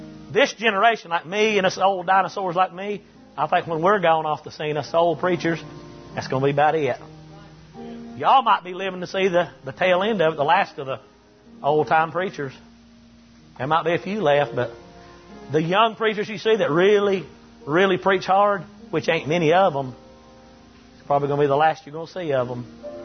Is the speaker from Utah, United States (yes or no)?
no; North Carolina, United States; I come from the Bible Belt up there in North Carolina.